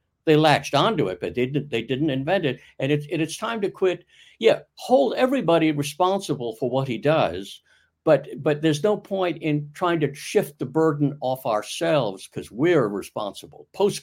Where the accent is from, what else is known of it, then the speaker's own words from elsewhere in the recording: Charleston, South Carolina, United States; also born or lived in northern US; I grew up in Charleston. I was born in the north, but I grew up down there